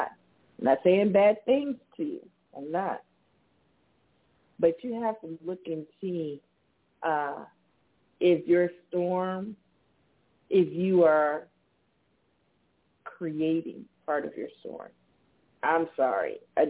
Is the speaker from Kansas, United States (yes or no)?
no; Miami, Florida, United States; I remember growing up in Miami and doing, what was that, junior high and high school in Miami.